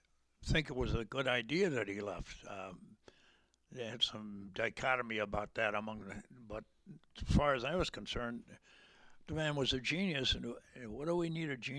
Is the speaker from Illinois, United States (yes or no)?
yes; Peoria, Illinois, United States; born there; No, I was born in Peoria.